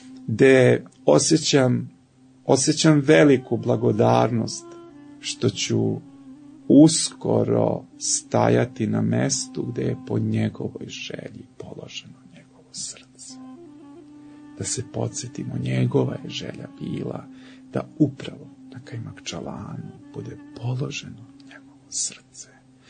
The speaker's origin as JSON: {"language": "Serbian", "town": "Ruma", "region": "Vojvodina", "country": "Serbia", "tie": "born or raised there", "said": "Vi znate da sam ja rodom iz Srema."}